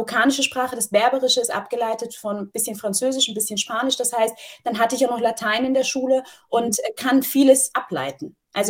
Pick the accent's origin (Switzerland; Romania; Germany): Germany; Cologne, North Rhine-Westphalia; Ja, genau, ich bin Kölsche